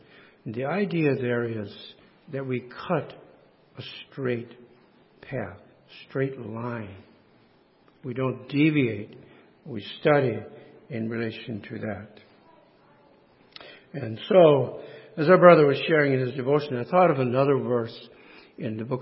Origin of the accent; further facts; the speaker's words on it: Hartville, United States; My wife and I grew up in Hartville, a little town to me is home.